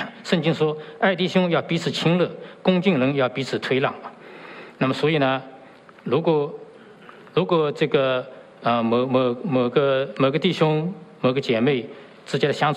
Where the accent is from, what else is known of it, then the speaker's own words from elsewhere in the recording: China; 我们中国人没有这个习惯，那我们可以这个拥抱一下，握个手，是吗？我们去年回国